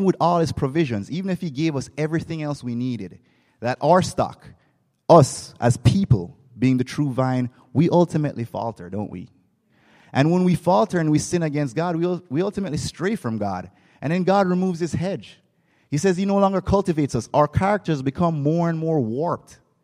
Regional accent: Jamaica; I grew up in Jamaica. I'm fine. And actually, in Jamaica

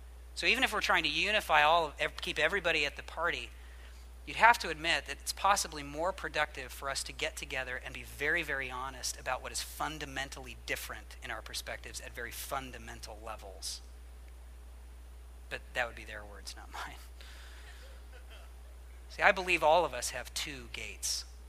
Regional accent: United States; I'm an American.

